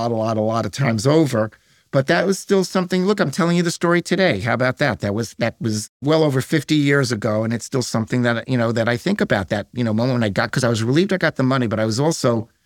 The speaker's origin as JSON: {"language": "English", "town": "Brooklyn", "region": "New York", "country": "United States", "said": "I came from Brooklyn. I never went, you know, never saw it."}